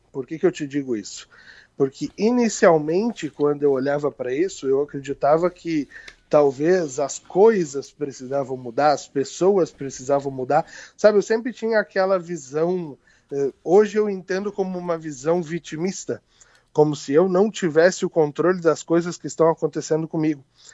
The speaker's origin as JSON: {"language": "Portuguese", "town": "Santa Maria", "region": "Rio Grande do Sul", "country": "Brazil", "tie": "born or raised there", "lives_now": "Passo Fundo, Brazil", "said": "Eu sou natural de Santa Maria, mas há mais de 6 anos moro aqui do ladinho, em Passo Fundo."}